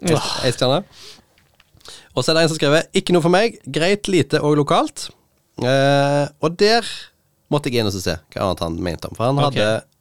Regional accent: Rogaland, Norway; Og så har jeg tatt bevegt meg hjem til Haugalandet, der jeg kommer fra.

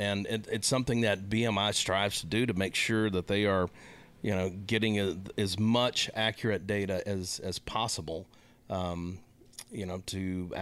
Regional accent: Texas, United States; moved away; also born or lived in Nashville; I grew up in Texas. I moved to Nashville to get in the music business, and I was there 27 years.

